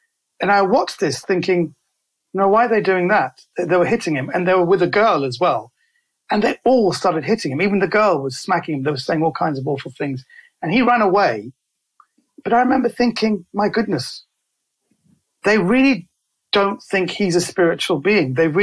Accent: London, United Kingdom; also born or lived in Kensington; I was born into an Iranian Baha'i family, and I was raised in London, in Kensington, which happened to be near the Iranian consulate.

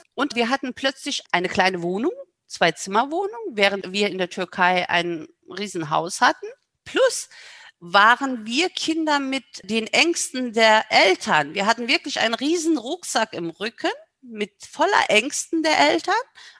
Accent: Saarbrücken, Saarland, Germany; ich werde dieses Jahr 50 Jahre alt. Ich bin seit 41 Jahren hier in Saarbrücken. Ich bin eine Saarbrückerin, ich bin eine Saarländerin.

